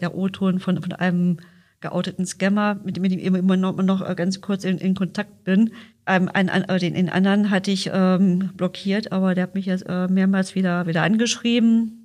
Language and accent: German; Germany; ich komme aus Deutschland und ich möchte gerne auf Deutsch die Unterhaltung haben.